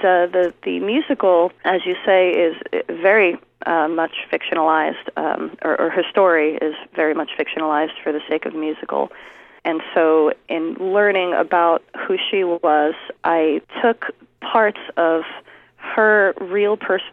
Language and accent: English; East Meadow, New York, United States; I grew up in Long Island, New York, in a little town called East Meadow.